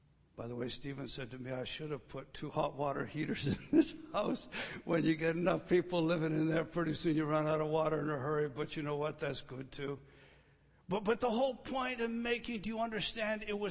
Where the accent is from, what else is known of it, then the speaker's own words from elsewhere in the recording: Scotland, United Kingdom; Now, I'm Scottish.